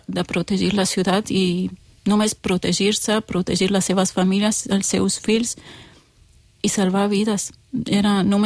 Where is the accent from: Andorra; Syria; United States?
Syria; Qamishli, Al-Hasakah Governorate; la ciutat de Qamishlo, d'on soc jo, i allà viu més de 2 milions de persones.